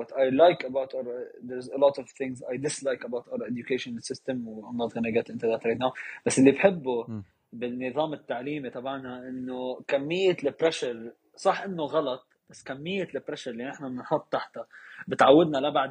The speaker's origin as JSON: {"language": "Arabic", "country": "Syria", "said": "ما تنسى قدين احنا سوري بس نحن بايج وبكوميونتي بتقدر تقول شوي متعب وتوكسيك"}